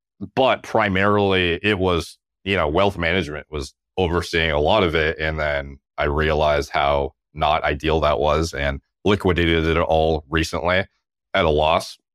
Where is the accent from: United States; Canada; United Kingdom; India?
Canada; So, you know, as a Canadian